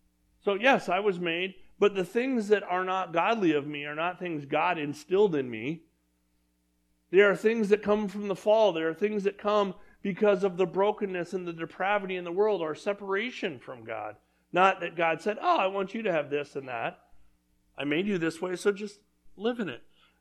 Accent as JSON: {"language": "English", "region": "California", "country": "United States", "tie": "born or raised there", "said": "we went to Christian school growing up in Southern California."}